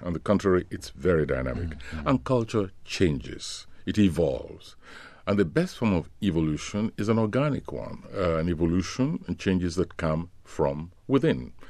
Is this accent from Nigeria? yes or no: yes; Nigeria; not far from my hometown, in fact.